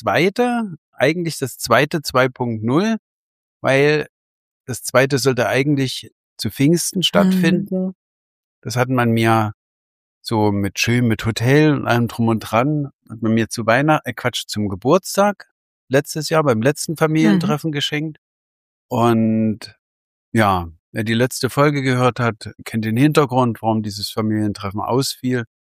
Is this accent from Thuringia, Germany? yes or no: no; Freiberg, Saxony, Germany; Meine Mama ist in Dresden geboren. Ich bin in Freiberg geboren und aufgewachsen wie meine Schwester.